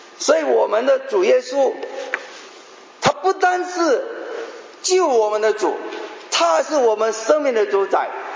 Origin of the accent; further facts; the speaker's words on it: China; 我们中国人是很爱面子的，所以连翻译圣经都把它翻译的好听一点。